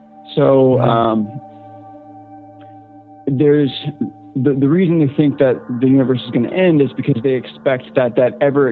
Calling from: Virginia, United States; I am calling from Central Virginia.

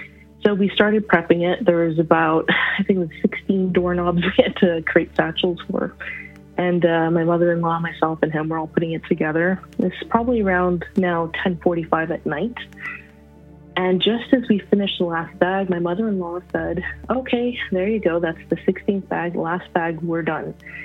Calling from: Montreal, Quebec, Canada; from Montreal, Quebec.

